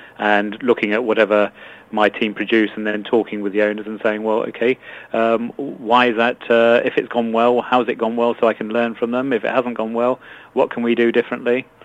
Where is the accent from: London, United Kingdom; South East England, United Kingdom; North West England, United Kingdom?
South East England, United Kingdom; Eastbourne; I come from the Sunshine Coast, so sunny Eastbourne, just along the coast, so where the sun is always shining